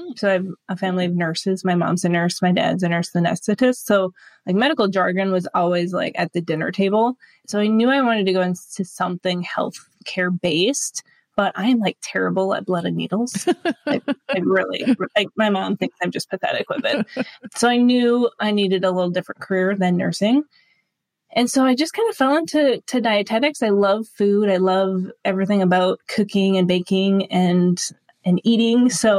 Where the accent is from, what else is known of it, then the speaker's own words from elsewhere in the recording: Duluth, Minnesota, United States; And I found a local triathlon here near Duluth, Minnesota, which is my hometown area, and kind of got hooked ever since.